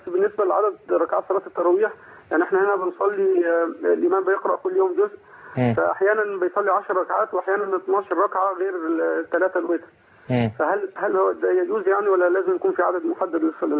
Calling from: England, United Kingdom; بس أنا بكلم حضرتك من إنجلترا

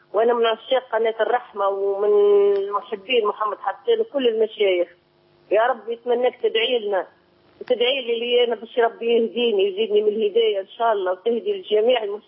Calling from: Tunisia

